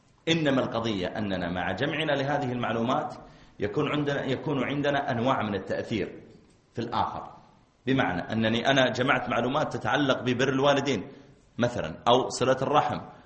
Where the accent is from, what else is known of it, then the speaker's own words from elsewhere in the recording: Mecca, Makkah Province, Saudi Arabia; قلت لا أنا من السعودية، أنا من مكة، تعرف مكة؟